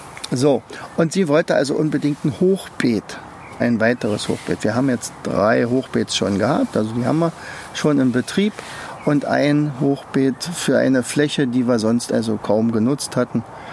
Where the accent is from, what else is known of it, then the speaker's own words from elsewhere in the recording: East Germany, Germany; ich komme ja aus der DDR